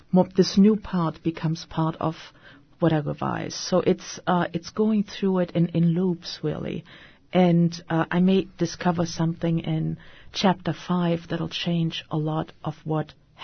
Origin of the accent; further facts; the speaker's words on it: Büderich, North Rhine-Westphalia, Germany; I didn't grow up in the Bronx. I grew up in Germany. And 1953, I was in a little town called Büderich in Germany near the Rhine River.